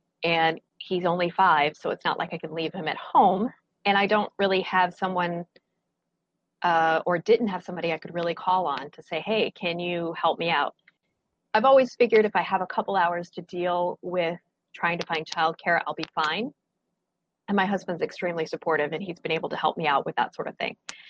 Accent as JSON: {"language": "English", "town": "Syracuse", "region": "New York", "country": "United States", "tie": "born or raised there", "said": "I grew up in Syracuse as well. That was all like from age 10 on, Syracuse, I always considered my home."}